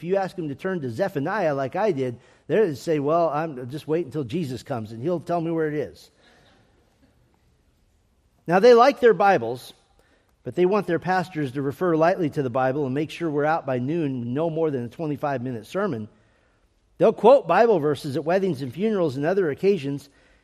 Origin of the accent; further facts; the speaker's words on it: Texas, United States; born there; Because I was born in Texas, I was baptized when I was 8 years old